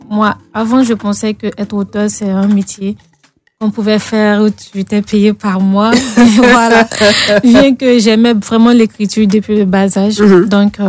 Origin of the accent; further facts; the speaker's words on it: Zanzan, Côte d’Ivoire; Je suis du Gontougo.